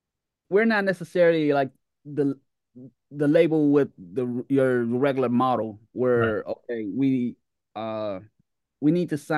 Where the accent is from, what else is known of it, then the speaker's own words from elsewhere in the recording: Mississippi, United States; You know, I'm from Mississippi. I grew up and you know, that's our music.